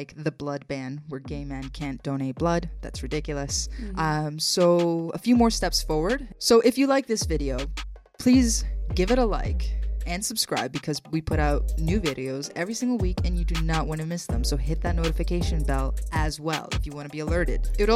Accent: Colombia; We're both … We're both from Columbia.

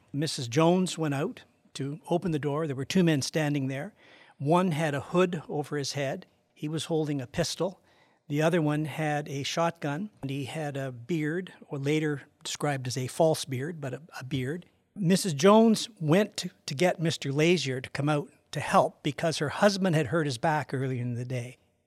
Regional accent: Prince Edward County, Ontario, Canada; Because I grew up in Prince Edward County.

